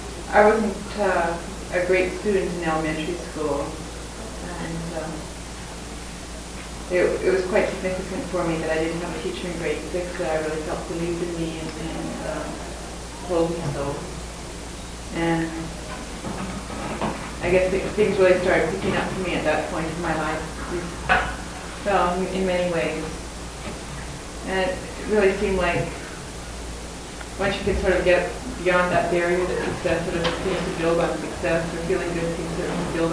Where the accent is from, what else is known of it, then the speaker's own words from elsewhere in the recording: Vancouver, British Columbia, Canada; I'm from Vancouver, British Columbia.